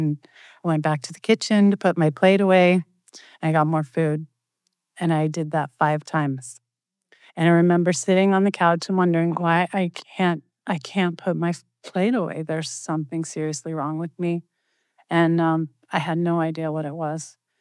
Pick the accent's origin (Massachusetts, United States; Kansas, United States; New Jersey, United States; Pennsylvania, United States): New Jersey, United States; Neptune; born there; I was born in Neptune, New Jersey. So that was my excuse.